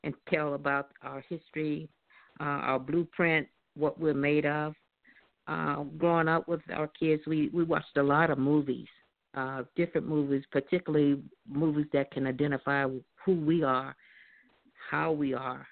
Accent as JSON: {"language": "English", "region": "Mississippi", "country": "United States", "said": "I come from Mississippi, from the South. So living in the South, we have no identity problem."}